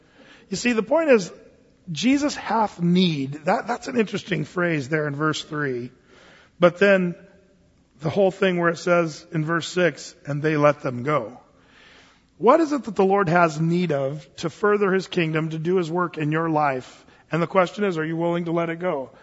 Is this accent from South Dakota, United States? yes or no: no; Oregon, United States; I grew up in Southern Oregon, and that wasn't as much of a rule.